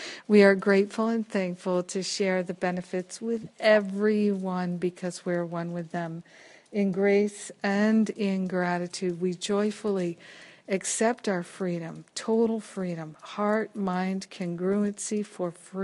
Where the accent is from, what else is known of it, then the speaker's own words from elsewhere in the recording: Rhode Island, United States; I grew up in New England and in Rhode Island.